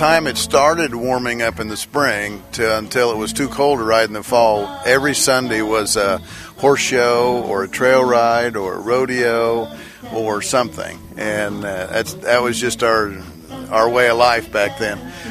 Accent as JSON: {"language": "English", "town": "Wyota", "region": "Iowa", "country": "United States", "tie": "born or raised there", "said": "who currently reside in Lenox, but we grew up outside of Wyota on a farm, and myself and four brothers."}